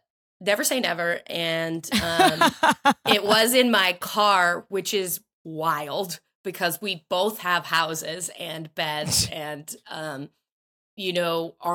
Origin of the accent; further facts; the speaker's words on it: Chicago, Illinois, United States; We were on the top of in Chicago because we're both from Chicago